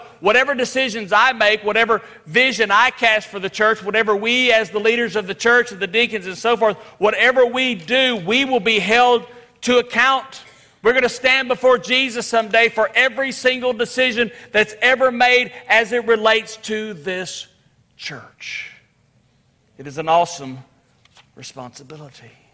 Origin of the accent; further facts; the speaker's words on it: Midland, Texas, United States; It was in my hometown of Midland, Texas, in a little church there in the neighborhood not far from where I grew up.